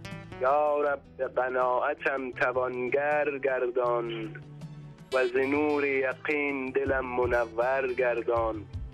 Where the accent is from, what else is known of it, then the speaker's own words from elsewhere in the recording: Kajran, Daykundi, Afghanistan; now in Tehran, Iran; ما ولایت دایکنده ولسوالی کجران هستیم، فعلا در تهران زندگی میکنیم.